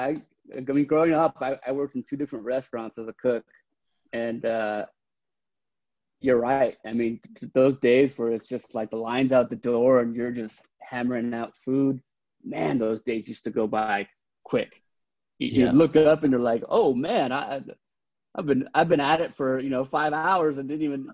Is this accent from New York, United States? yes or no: no; Carpinteria, California, United States; Yeah, born and raised in Carpinteria. So little beach town, south of us. So, born and raised there, grew up, went to all the Carpinteria schools, graduated from Carpinteria High School.